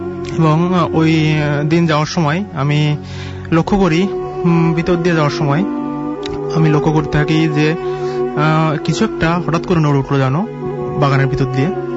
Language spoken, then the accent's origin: Bangla; Khulna Division, Bangladesh; আমি আসছি মহাকালী থেকে এবং আমার গ্রামের বাড়ি বাগেরহাট জেলার ষাটতলা গ্রামে।